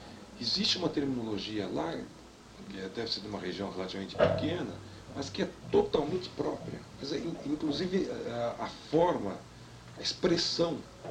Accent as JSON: {"language": "Portuguese", "region": "São Paulo", "country": "Brazil", "tie": "born there", "said": "Eu sou nascido aqui em São Paulo, conheço Minas, a terra do meu pai, Pouso Alegre, de passar férias lá."}